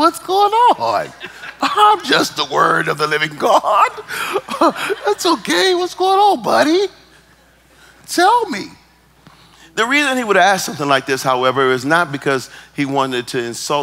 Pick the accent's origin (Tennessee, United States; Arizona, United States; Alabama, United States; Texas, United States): Tennessee, United States; Tullahoma; Well, I'm from Tullahoma. Tullahoma, Tullahoma, good place.